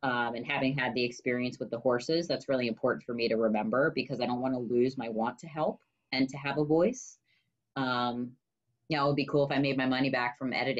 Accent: Maryland, United States; also born or lived in Pennsylvania; So I'm from Maryland, but then I went to school and I stayed because that's where my sober network was.

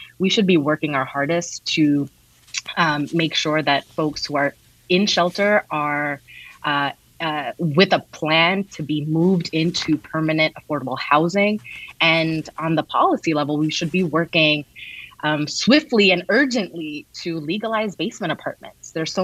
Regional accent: Kensington, New York, United States; I am a lifelong first-generation Bangladeshi Brooklynite. born in Kensington, which I now proudly represent.

